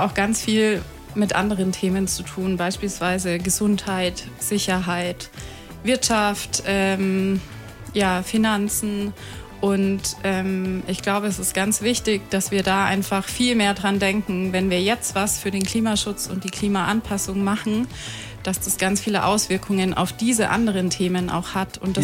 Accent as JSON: {"language": "German", "town": "Rosenheim", "region": "Bavaria", "country": "Germany", "tie": "born there", "said": "Nee, ich bin in Rosenheim geboren"}